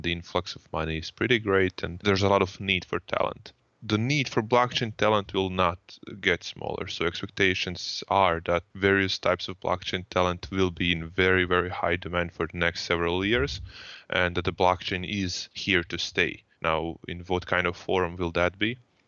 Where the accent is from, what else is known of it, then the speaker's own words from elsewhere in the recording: Croatia; I come from Croatia.